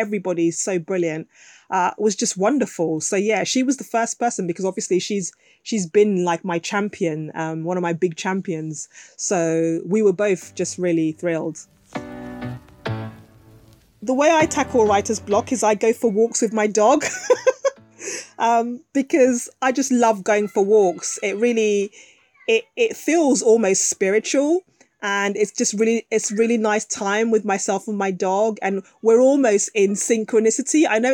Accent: Nigeria; So completely different to what Nigeria's like, which is my home country.

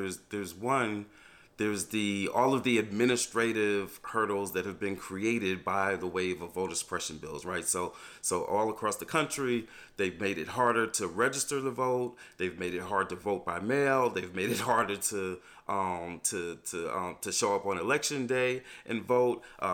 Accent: New York, United States; accent: New York; moved away as an adult; I'm from New York originally.

